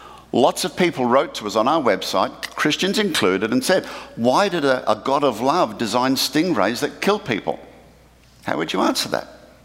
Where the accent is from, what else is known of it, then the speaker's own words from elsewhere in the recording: Australia; now in United States; So, yes, I am from Australia. I've been here 11 years now